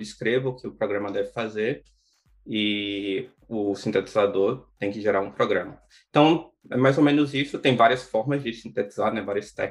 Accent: Aracaju, Sergipe, Brazil; eu fiz graduação na Universidade Federal de Sergipe, eu sou de Aracaju.

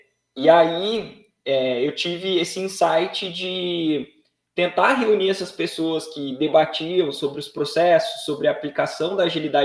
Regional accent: Pindamonhangaba, São Paulo, Brazil; eu sou de Pindamonhangaba.

